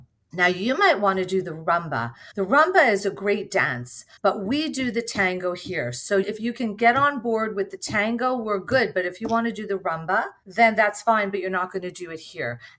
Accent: Montreal, Quebec, Canada; I grew up in Montreal, which fashion was like my life since I was a little girl. And through my career, I had the opportunity to live in multiple cities

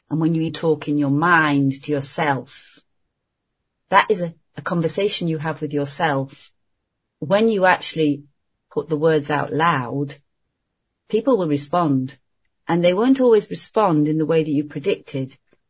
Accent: United Kingdom; It's the identity of who we are as the British.

